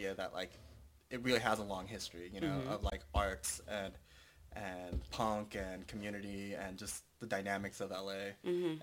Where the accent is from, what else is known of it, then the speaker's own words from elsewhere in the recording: California, United States; growing up in Orange County, I, like, was kind of an outcast in a way.